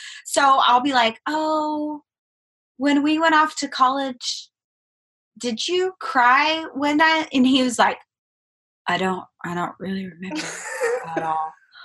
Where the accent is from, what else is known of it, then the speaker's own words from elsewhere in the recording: New Mexico, United States; now in Waco, United States; Well, I grew up in New Mexico and I moved to Texas, and it was a very big culture shock to me.